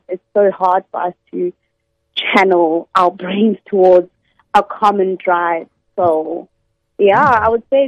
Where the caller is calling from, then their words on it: Port Elizabeth, Eastern Cape, South Africa; Going from Port Elizabeth.